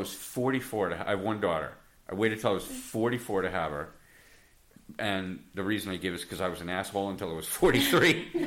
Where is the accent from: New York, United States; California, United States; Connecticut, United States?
New York, United States; Rhinebeck; now in Westchester, United States; Yeah, I live in Westchester. I'm trying to move here. I grew up in Rhinebeck.